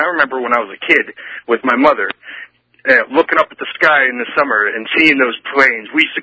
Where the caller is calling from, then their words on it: Pittsburgh, Pennsylvania, United States; Pittsburgh.